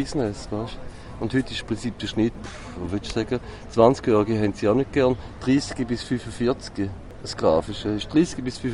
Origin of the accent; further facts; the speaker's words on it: Eastern Switzerland, Switzerland; Ich komme aus der Ostschweiz, Bodensee-Gegend, habe in einer Zeitung gelernt, 4 Jahre. Ich meine, ich bin ja 80er Baby